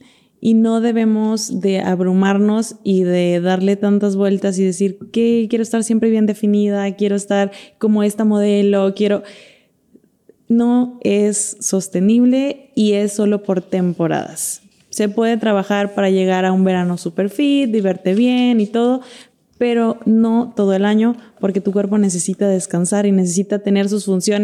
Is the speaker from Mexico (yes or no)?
yes; Mexico; Omega 3 porque como mexicanos nuestro consumo de pescado que nos puede proporcionar estos ácidos grasos esenciales, no lo llegamos.